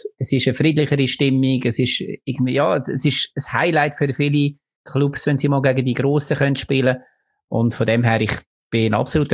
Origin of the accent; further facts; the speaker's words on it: Lucerne, Switzerland; es tut ein bisschen weh als Luzerner, dass wir einen schönen, schönen Pokal nicht bei uns haben.